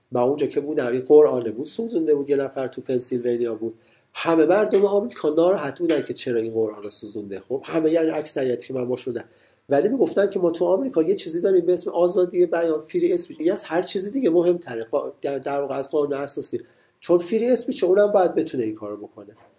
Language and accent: Persian; Iran; also born or lived in United States; مثلا ما ایرانی هستیم